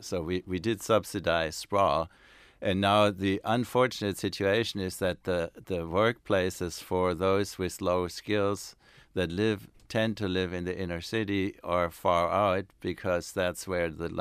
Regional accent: Stuttgart, Baden-Württemberg, Germany; I go sometimes to my hometown in Stuttgart, and it's very similar in size.

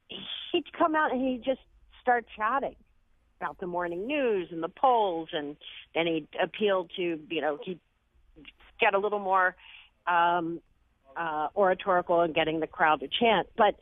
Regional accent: Pennsylvania, United States; When she was with Ed Rendell in Pennsylvania, which is my home state, in 08, she was great.

